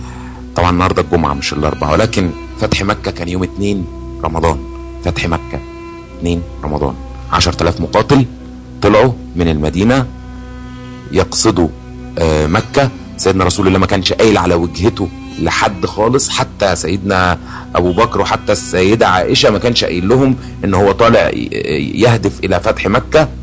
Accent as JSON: {"language": "Arabic", "country": "Egypt", "said": "يعني عندنا في مصر بيقولوا ايه"}